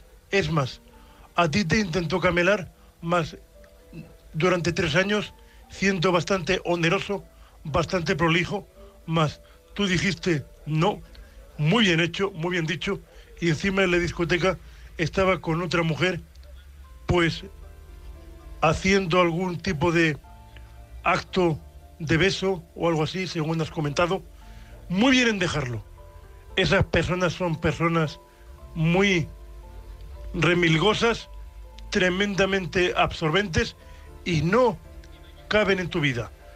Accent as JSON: {"language": "Spanish", "town": "Murcia", "region": "Region of Murcia", "country": "Spain", "said": "de Murcia, vuestro amigo invidente."}